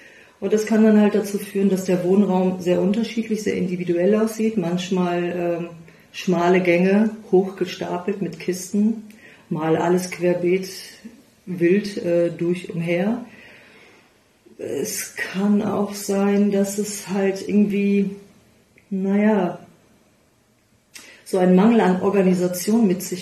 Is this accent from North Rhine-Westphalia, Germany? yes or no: yes; Düsseldorf, North Rhine-Westphalia, Germany; ich bin Düsseldorferin und werde dieses Jahr 50 Jahre alt